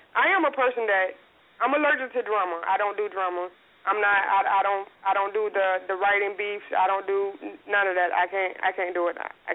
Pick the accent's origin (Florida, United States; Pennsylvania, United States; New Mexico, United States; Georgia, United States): Florida, United States; now in North Carolina, United States; I am originally from Florida. I just relocated here to North Carolina. I am stationed in Pembroke. I relocated here in October of last year.